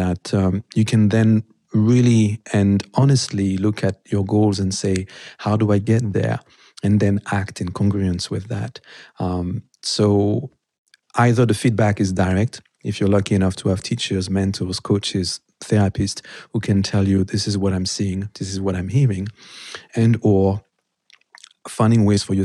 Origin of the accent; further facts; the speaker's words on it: Paris, Île-de-France, France; English is a second language; I really disliked it because I'm French. I'm from Paris in particular.